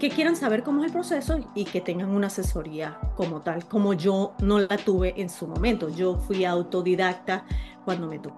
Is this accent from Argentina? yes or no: no; Venezuela; now in United States; Soy una venezolana que se vino a hacer vida acá a Estados Unidos, como tú lo mencionas, hace 7 años.